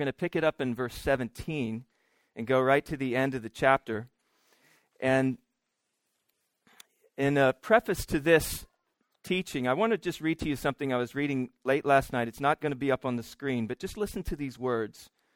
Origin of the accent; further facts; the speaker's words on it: Cincinnati, Ohio, United States; also born or lived in Michigan / New Mexico; now in United Kingdom; But I was born in Cincinnati, in Ohio, in America. Moved to Michigan when I was in high school. And then after I graduated university, moved to New Mexico in the Southwest, in the desert.